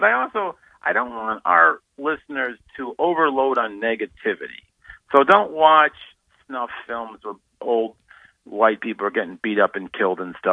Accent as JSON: {"language": "English", "town": "Chicago", "region": "Illinois", "country": "United States", "tie": "born or raised there", "said": "But I grew up around the Nation of Islam there"}